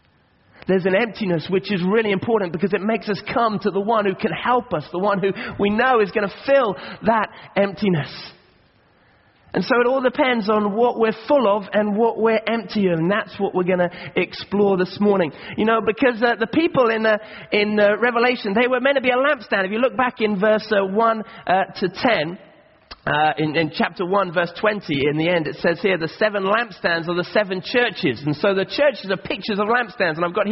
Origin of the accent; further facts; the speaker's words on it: Kenya; I grew up in Africa, in Kenya